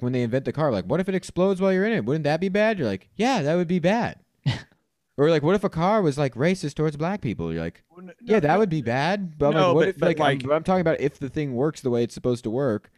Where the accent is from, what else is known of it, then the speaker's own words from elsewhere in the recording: United States; Yeah, because I'm an American. I trust the American government.